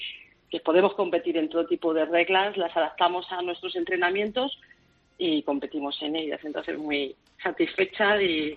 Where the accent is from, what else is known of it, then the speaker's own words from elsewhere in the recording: Torrejón de Ardoz, Community of Madrid, Spain; Yo soy de Torrejón de Ardoz, Madrid.